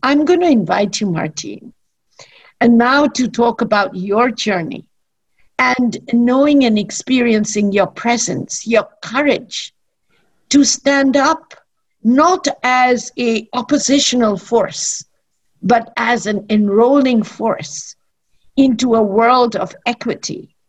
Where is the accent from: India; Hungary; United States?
India; born there; parenting in cultures that are so into son preference, as where I was born in India.